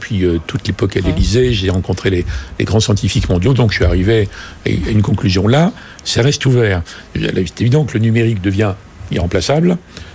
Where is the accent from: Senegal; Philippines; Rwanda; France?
France; Donc, nous, on est Français, Européens, on va dire, il faut encadrer, il faut réguler